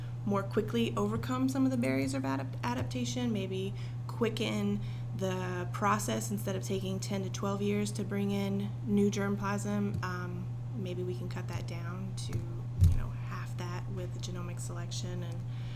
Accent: Georgia, United States; I'm actually from Georgia, lived here about 20 years, and then moved to North Carolina with the military

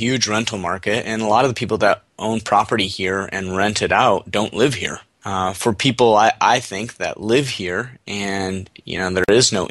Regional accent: Michigan, United States; also born or lived in Chicago; Well, you know, like I said, I grew up in Michigan, so you know, Michigan is going to be very, very, in my opinion, lower cost of living, heart of the Midwest.

